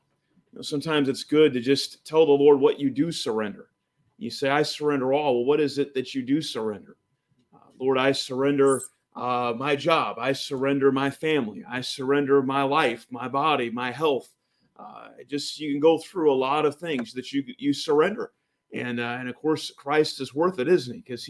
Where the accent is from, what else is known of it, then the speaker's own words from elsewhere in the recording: Sacramento, California, United States; And I grew up there in Sacramento, California.